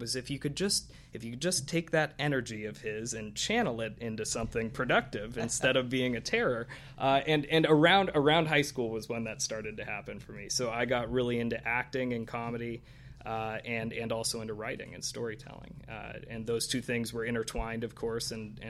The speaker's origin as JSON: {"language": "English", "town": "Upland", "region": "California", "country": "United States", "tie": "born or raised there", "said": "I grew up in Upland, which is about an hour mm-hmm. east of here."}